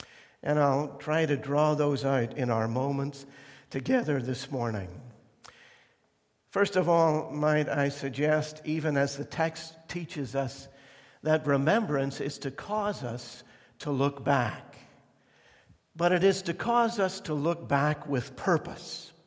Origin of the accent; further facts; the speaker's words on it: Ireland; because of my background and growing up in Ireland and seeing a lot of violence and all kinds of things there.